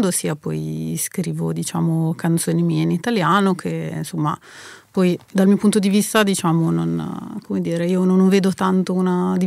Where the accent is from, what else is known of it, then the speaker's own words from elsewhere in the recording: Milan, Lombardy, Italy; perché il testo l'ho scritto io, che sono di Milano